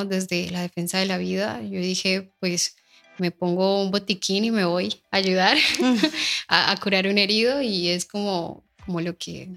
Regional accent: Colombia; la historia que nos atraviesa, ¿no? Como colombianos y colombianas, yo creo.

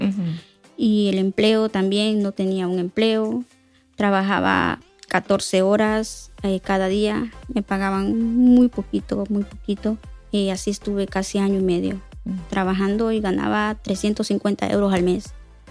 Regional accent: Tegucigalpa, Francisco Morazán, Honduras; Vengo de Honduras, de Tegucigalpa.

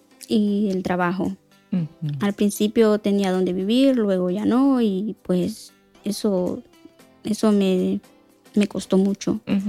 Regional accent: Tegucigalpa, Francisco Morazán, Honduras; Vengo de Honduras, de Tegucigalpa.

